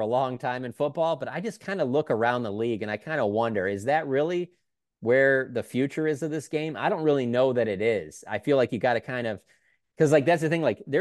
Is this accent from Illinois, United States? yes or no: no; Detroit, Michigan, United States; the first one I think of though, for me, just because I'm from Detroit